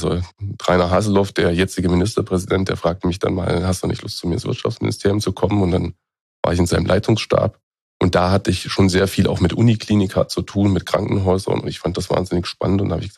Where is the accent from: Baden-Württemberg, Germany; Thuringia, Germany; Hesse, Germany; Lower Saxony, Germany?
Thuringia, Germany; born there; now in Magdeburg, Germany